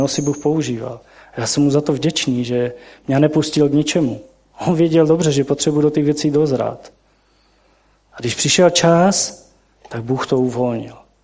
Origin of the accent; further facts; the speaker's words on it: Moravia, Czechia; Já jsem třeba byl překvapený, že já jsem dojedu z Moravy a pastorovi nikdo nedojde pomoct. U nás, když pastor řekl, pojďme tam a tam, dělejme, tam byla půlka sboru.